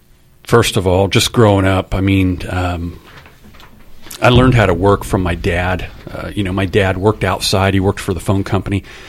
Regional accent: Indiana, United States; I grew up in Indiana, and like a lot of people, I was a fan.

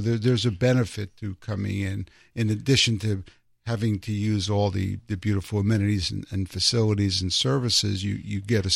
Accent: New York, United States; My grandparents, I'm from New York, and my grandparents lived in the South Bronx

